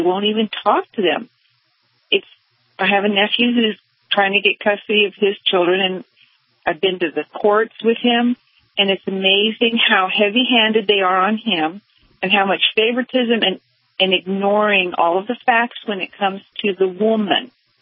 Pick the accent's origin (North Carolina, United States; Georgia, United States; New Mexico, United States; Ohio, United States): New Mexico, United States; I am obviously from New Mexico.